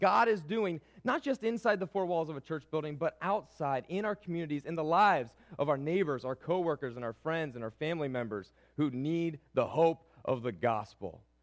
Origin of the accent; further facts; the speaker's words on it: Cleveland, Ohio, United States; I grew up in Cleveland, Ohio, which means that we don't have a football team to cheer for